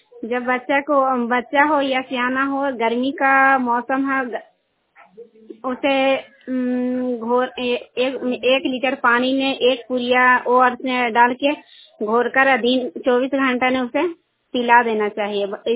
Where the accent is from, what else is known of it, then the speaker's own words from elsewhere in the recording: Nishanpura, India; मैं निशनपुरा के रहने वाली हूँ